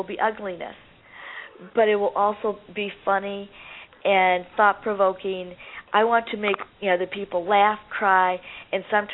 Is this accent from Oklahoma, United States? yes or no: yes; Oklahoma, United States; I'm supporting my home state. The military series is going to Oklahoma